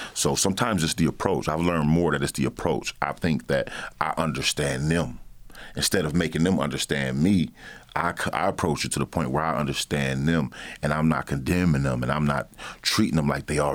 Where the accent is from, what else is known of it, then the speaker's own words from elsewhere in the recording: Battle Creek, Michigan, United States; also born or lived in Kalamazoo; Yeah. I was born here in Kalamazoo, but raised in Battle Creek. Moved there when I was like five.